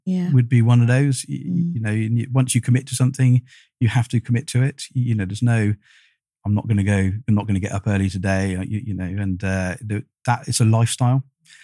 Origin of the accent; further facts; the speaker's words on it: South West England, United Kingdom; So predominantly for most of my childhood, we grew up in Wiltshire.